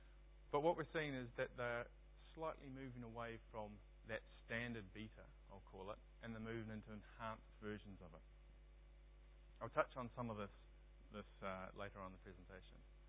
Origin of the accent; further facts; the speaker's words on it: New Zealand; now in London, United Kingdom; As I said, I'm from London, but I'm not English. I'm from across the ditch